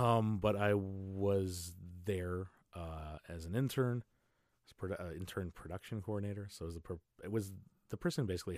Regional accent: Winnipeg, Manitoba, Canada; I'm from Winnipeg, all that stuff.

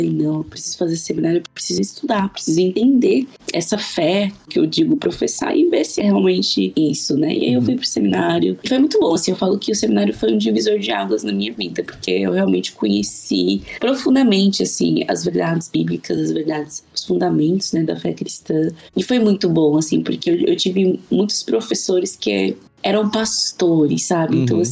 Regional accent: Angola; born there; Bom, eu nasci em Angola.

